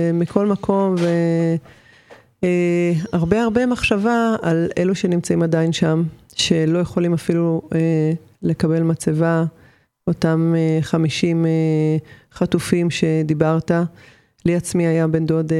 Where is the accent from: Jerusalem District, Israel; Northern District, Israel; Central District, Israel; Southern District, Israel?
Central District, Israel; Rishon LeZion; also born or lived in Tel Aviv; אז אני נולדתי בתל אביב, בגיל 5 בערך ההורים שלי עברו לראשון לציון